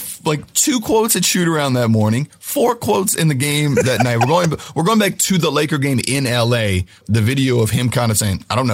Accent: New Orleans, Louisiana, United States; Full disclosure, I was born in New Orleans, got my start writing at the Times-Picayune in New Orleans, covered LSU, so I've been down there pretty much my whole life.

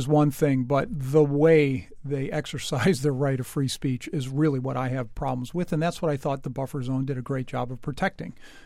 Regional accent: Boston, Massachusetts, United States; I, as a Bostonian, would love to have the Olympics in my backyard

